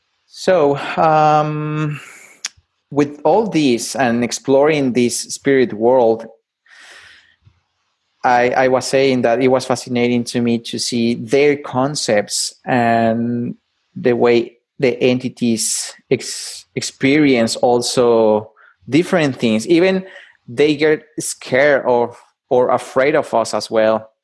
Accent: Mexico; English is a second language; And I'm originally from Mexico.

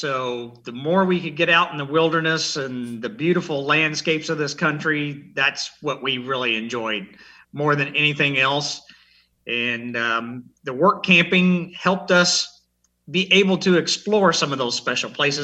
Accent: Louisville, Kentucky, United States; We were from Louisville, Kentucky originally, and we quit our corporate jobs at age 41 and bought a fifth wheel and a truck.

